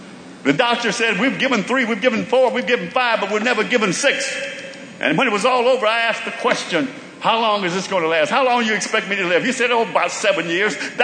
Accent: Kansas, United States; Because I grew up in Kansas in a community of walls

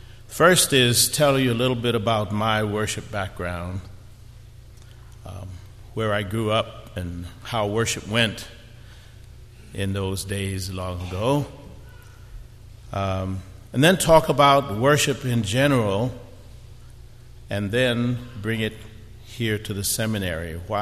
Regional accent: New York City, New York, United States; I grew up in New York City, in the Bronx.

